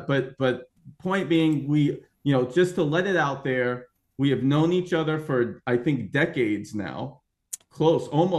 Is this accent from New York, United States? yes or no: yes; New York, United States; now in Boston, United States; I'm from New York. I'm currently near Boston now, but the Northeast isn't really known for AAA game development.